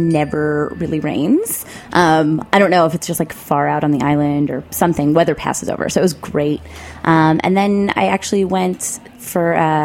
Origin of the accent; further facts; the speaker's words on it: Queens, New York, United States; So, you know, I'm from New York. I'm from Queens.